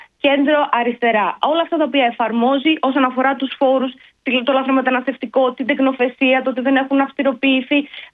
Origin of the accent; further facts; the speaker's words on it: Greece; Η πατρίδα μου είναι η Ελλάδα.